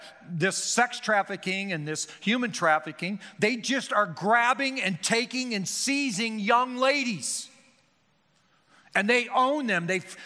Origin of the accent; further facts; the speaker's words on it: Carroll, Iowa, United States; Number three, my hometown, Carroll, Iowa.